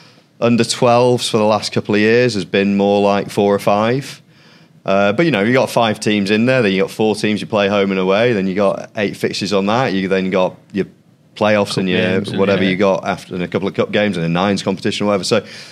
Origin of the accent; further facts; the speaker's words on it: Blackpool, North West England, United Kingdom; now in London, United Kingdom; So for me, so I'm from Blackpool, but my dad's from Warrington.